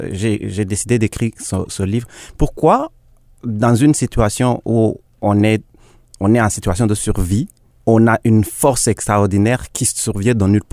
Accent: Burundi; moved away; je suis parti du Burundi en 2002. C'était pas facile non plus pour quitter le Burundi pour arriver ici.

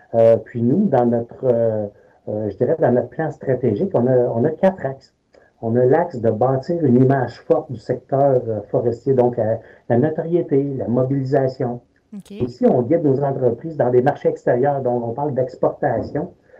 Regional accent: Quebec, Canada; moi, je suis natif de l'Outaouais

